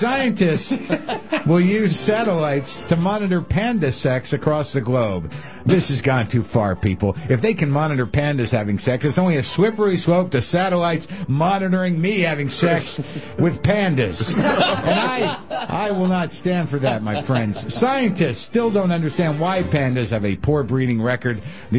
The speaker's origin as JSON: {"language": "English", "region": "New Mexico", "country": "United States", "tie": "born or raised there", "said": "Yeah, I grew up in New Mexico. That's where I got it."}